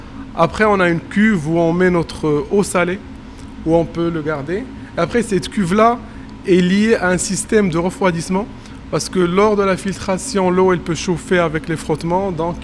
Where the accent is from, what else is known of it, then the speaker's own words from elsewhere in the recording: Morocco; vu que je suis marocain et que j'ai travaillé au Maroc